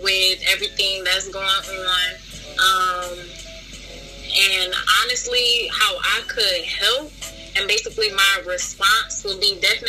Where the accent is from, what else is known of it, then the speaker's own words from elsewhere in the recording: Detroit, Michigan, United States; I'm from Detroit.